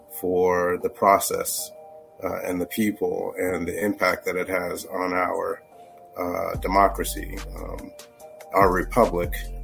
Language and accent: English; Washington, District of Columbia, United States; some of the folks that I grew up with in the Washington, D.C. area.